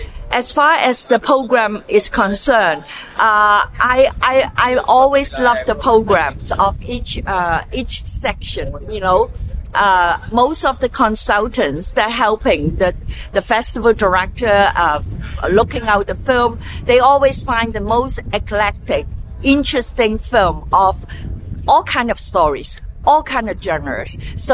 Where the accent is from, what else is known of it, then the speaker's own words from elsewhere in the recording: Chicago, Illinois, United States; I am from Chicago.